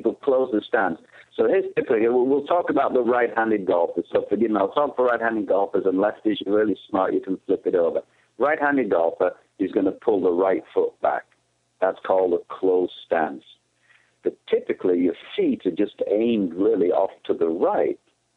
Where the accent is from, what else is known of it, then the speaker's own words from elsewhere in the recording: United Kingdom; I'm a Brit. I grew up playing golf in Britain.